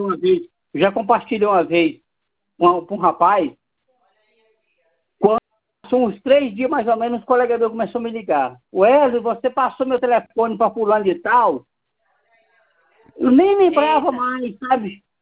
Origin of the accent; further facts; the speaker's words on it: Goiás, Brazil; now in Campo Verde, Brazil; Não, mas eu sou goiano, mas eu não tô no Goiás. Eu tô no Mato Grosso, cara